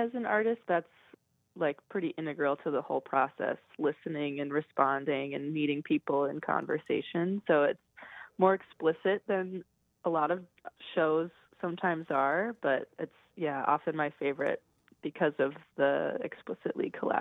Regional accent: United States; with my own role as like an American woman in 2018 and what that meant.

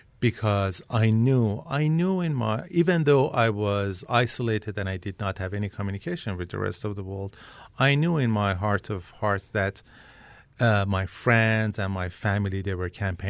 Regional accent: Iran; I mean, when I was growing up in Iran

